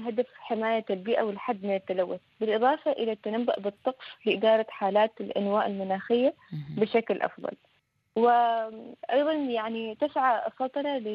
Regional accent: Oman; كنت أقول للحاضرين يعني في بلادي سلطنة عمان أماكن أجمل وأحلى وأكثر تفردا

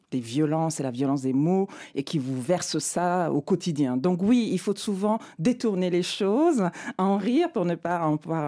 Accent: Sweden; Je vais répondre que je suis suédoise.

